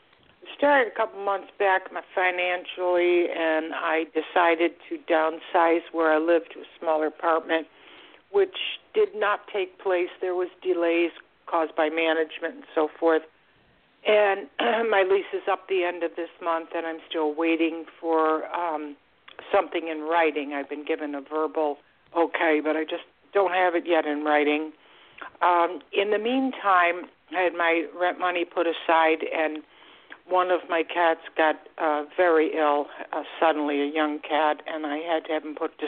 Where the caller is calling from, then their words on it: Florida, United States; I'm calling from Florida.